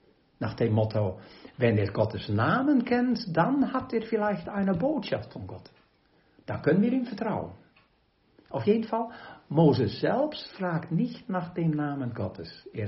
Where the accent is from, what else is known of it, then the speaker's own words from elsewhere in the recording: Netherlands; now in Austria; Dus voor mij immer als Holländer interessant in mijn huis in Oostenrijk.